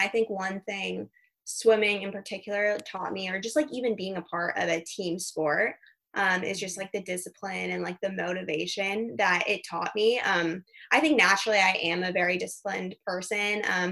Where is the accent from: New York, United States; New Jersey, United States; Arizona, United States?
Arizona, United States; especially since I'm from Arizona, we don't have any indoor pools.